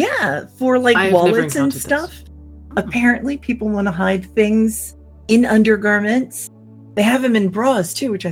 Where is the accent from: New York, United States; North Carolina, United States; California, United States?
New York, United States; because I come from New York and off Long Island, and we used to go surfing and swimming and everything.